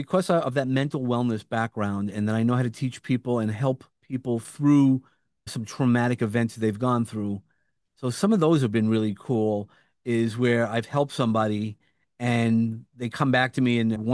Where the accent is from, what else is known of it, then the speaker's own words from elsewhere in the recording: New York, United States; accent: New York; Everybody, it is a play off of my New York accent. So, for those who didn't guess, I have a New York accent.